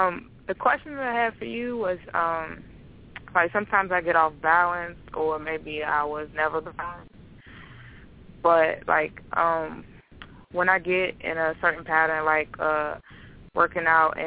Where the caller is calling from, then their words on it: Danville, Virginia, United States; I'm calling from Danville, Virginia.